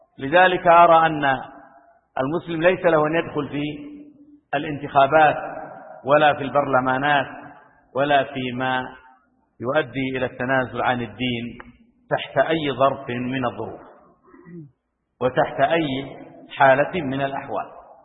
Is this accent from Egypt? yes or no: no; Saudi Arabia; وهم يساومون بلادنا المملكة العربية السعودية